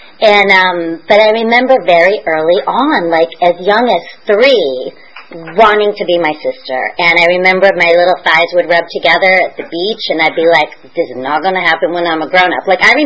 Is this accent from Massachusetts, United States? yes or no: yes; Boston, Massachusetts, United States; I remember I grew up in Boston, and she took me to the Cape